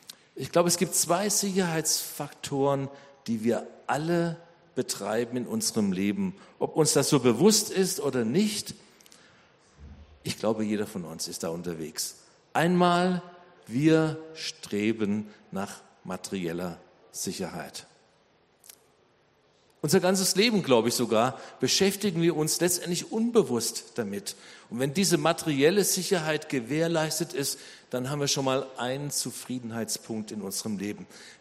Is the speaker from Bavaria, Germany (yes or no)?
no; Baden-Württemberg, Germany; Wir kommen ja aus dem Nordschwarzwald